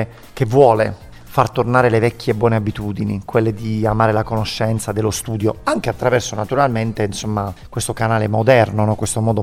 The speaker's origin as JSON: {"language": "Italian", "town": "Monopoli", "region": "Apulia", "country": "Italy", "also_born_or_lived": "Castellana Grotte", "said": "io vengo da un paese, io vengo da Monopoli, sono 50.000 abitanti, ma sono originario di Castellanagrotte e sono 17.000, 16.000, quindi i paesi sono tutto. Noi siamo cresciuti anche nei paesi."}